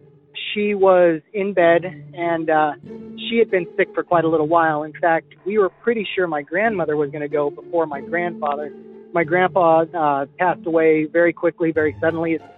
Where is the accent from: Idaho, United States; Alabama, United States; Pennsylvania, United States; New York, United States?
Idaho, United States; I'm from Idaho.